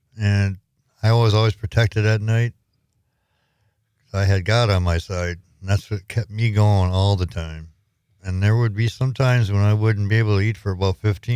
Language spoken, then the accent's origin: English; Green Bay, Wisconsin, United States; Yes, I'm originally from Green Bay. I've lived here almost all my life.